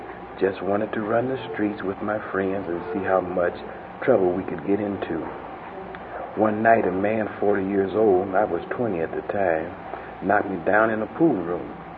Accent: Chicago, Illinois, United States; I grew up in Chicago, and I'm the youngest of three children.

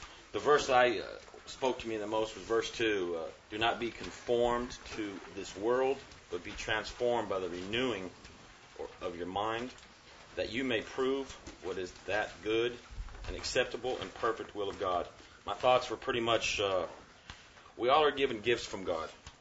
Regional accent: Tyler, Texas, United States; I'm from Tyler, Texas.

